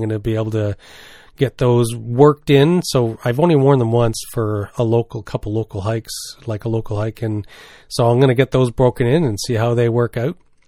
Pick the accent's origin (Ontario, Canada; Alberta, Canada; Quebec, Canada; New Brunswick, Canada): New Brunswick, Canada; also born or lived in British Columbia; Because when I moved here from British Columbia, I'd only really used to kayaks, right? Like, I hadn't used canoes since I grew up in New Brunswick.